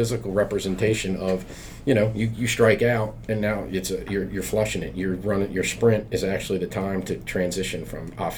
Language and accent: English; New Jersey, United States; I said, I'm from Jersey, man. I don't know.